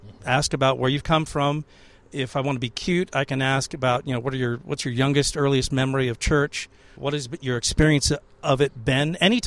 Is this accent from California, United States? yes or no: yes; California, United States; what's valuable to me as a Californian who, you know, therefore kind of a lotus eater, we tend to forget our history on the West Coast